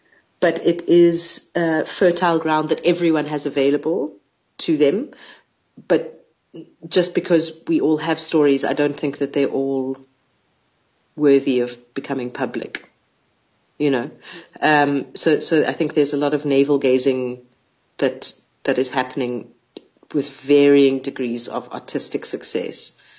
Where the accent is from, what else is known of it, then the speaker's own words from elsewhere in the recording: South Africa; Like I'm a South African